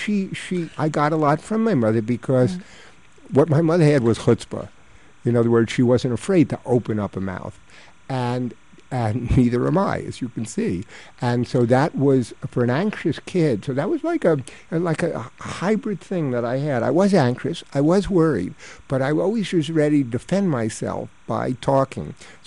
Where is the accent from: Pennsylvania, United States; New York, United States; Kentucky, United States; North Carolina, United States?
New York, United States; Queens; it was New York in the 50s, and the neighborhoods where I grew up in Queens were divided into a block of Jewish people, a block of Irish people, a block of Italian people